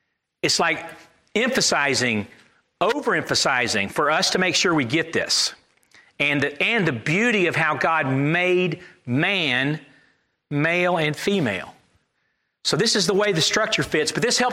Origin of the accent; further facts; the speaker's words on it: Connecticut, United States; I'm somebody from Connecticut.